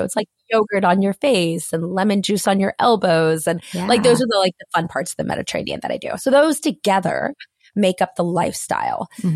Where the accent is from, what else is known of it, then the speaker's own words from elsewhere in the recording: Harrisonburg, Virginia, United States; also born or lived in Long Island; No. I was born in Long Island, but then I grew up in a small town in Virginia, in Harrisonburg, Virginia.